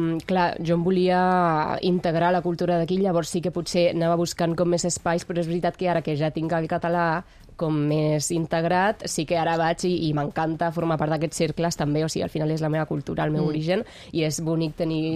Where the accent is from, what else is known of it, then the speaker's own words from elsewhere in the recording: Argentina; accent: Argentine; Evidentment, el més fàcil és parlar amb el meu accent, diguem-ne, argentí, com...